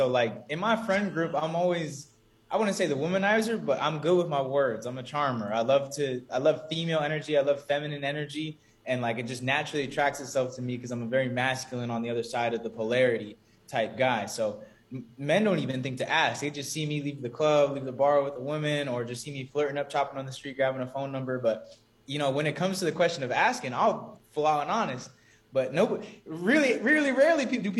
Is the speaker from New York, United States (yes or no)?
no; California, United States; born and raised in California.